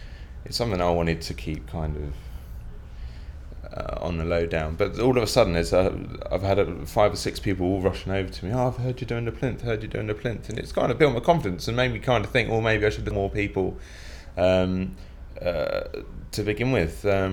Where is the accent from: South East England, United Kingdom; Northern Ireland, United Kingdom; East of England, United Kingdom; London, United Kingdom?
East of England, United Kingdom; Norwich; I am 26 now, and I come from Norwich.